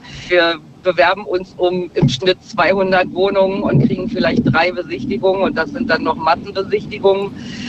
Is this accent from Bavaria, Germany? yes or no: no; Berlin, Germany; Ich bin waschechte Berlinerin.